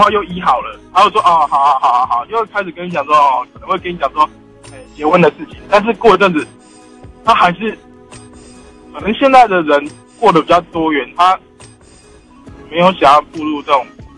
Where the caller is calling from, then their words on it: Hsinchu, Taiwan; 哎，你好，我是新竹的